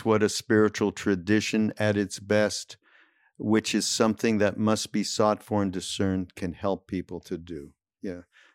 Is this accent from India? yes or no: no; Montreal, Quebec, Canada; I'm from Montreal. It's freezing.